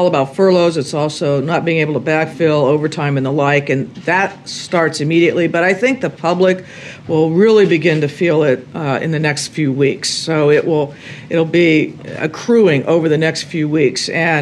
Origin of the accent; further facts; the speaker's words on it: New Mexico, United States; I'm from New Mexico originally. I've lived the border and worked that border my whole life.